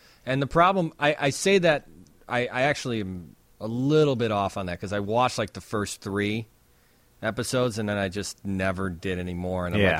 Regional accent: Chicago, Illinois, United States; I'm American. I'm from Chicago. Don't scare me.

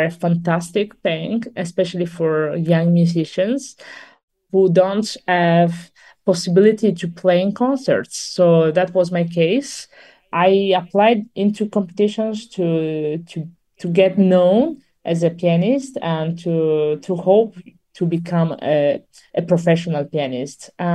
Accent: Italy; English is a second language; in Milan has been absolutely magical. I think it's a magic place, but especially for an Italian, this is something very meaningful.

